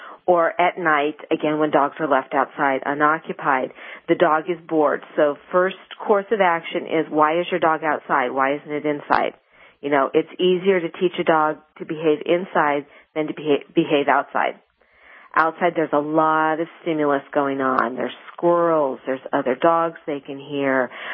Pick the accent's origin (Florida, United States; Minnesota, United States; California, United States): Minnesota, United States; Bloomington; Oh, okay, because I grew up in Bloomington, Minnesota. Outside of Minneapolis.